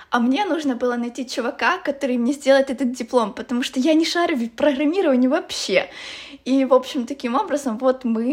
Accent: Verkhnodniprovsk, Dnipropetrovsk Oblast, Ukraine; Я из Верхнеднепровска. Это совсем недалеко от Днепропетровска

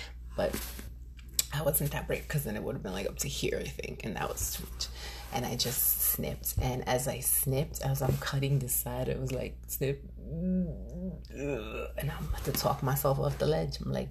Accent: Yonkers, New York, United States; If you know me, you know that I'm from Yonkers. Forever and ever, always YO.

